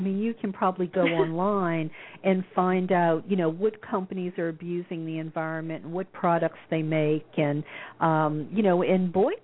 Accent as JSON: {"language": "English", "region": "the South", "country": "United States", "tie": "born or raised there", "said": "Oh, I know from growing up in the South, you know, you're supposed to be nice."}